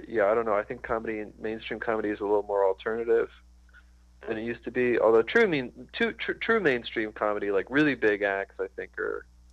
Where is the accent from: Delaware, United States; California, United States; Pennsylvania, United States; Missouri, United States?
Pennsylvania, United States; Bethlehem; also born or lived in Kleckner'sville; I was born in Bethlehem, Pennsylvania, which is a little town.